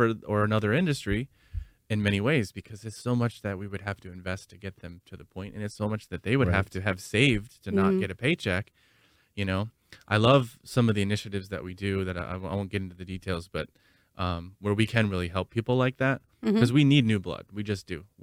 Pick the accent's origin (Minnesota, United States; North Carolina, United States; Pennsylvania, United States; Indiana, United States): Minnesota, United States; I guess the other one is I'm from Minnesota and I'm a diehard Vikings fan.